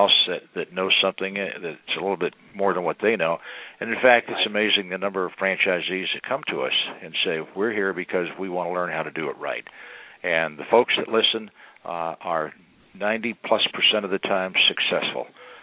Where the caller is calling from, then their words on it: Irvine, California, United States; I'm in Irvine, California, at our corporate